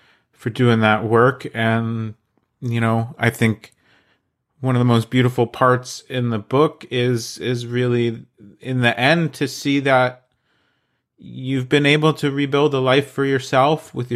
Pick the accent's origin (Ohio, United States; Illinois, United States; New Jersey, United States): New Jersey, United States; I'm from New Jersey, so welcome to the Garden State.